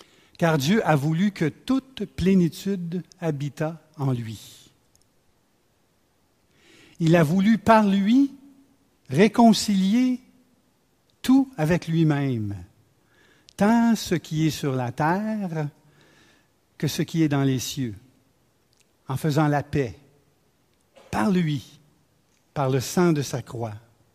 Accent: Quebec, Canada; je viens du Québec, puis les églises sont vides, là.

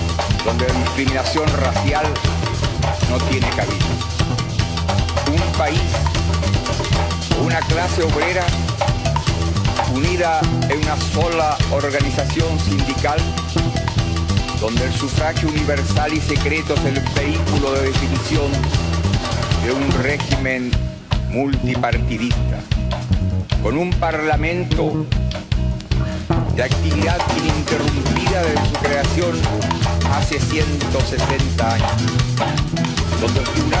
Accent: Chile; Vengo de Chile, un país pequeño, pero donde hoy cualquier ciudadano es libre de expresarse como mejor prefiera. De irrestricta tolerancia cultural, religiosa e ideológica, donde la discriminación racial no tiene cabida.

